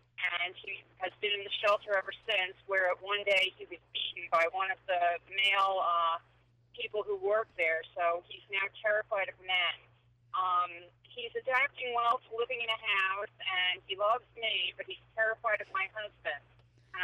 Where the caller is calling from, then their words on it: Bloomingburg, New York, United States; I'm calling from Bloomingburg, and so my question is